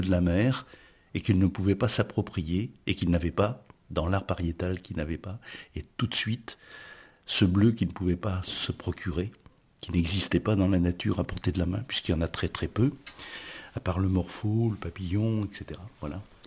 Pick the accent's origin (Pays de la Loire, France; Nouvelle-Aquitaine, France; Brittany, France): Nouvelle-Aquitaine, France; La Rochelle; Je suis d'ici, c'est quelque chose de fondamental, c'est l'île de Ré, je suis né à La Rochelle, et de mes racines sur l'île de Ré, c'est depuis plus de cinq générations.